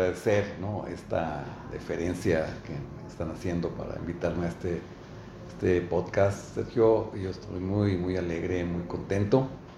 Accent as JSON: {"language": "Spanish", "region": "Aguascalientes", "country": "Mexico", "said": "Yo soy originario de Aguascalientes, del estado de Aguascalientes. Nací en la ciudad de Aguascalientes hace ya un buen rato, antes de que lanzaran el Sputnik 1, te puedo decir, ¿no? Yo tenía 6 años cuando lanzaron el Sputnik 1"}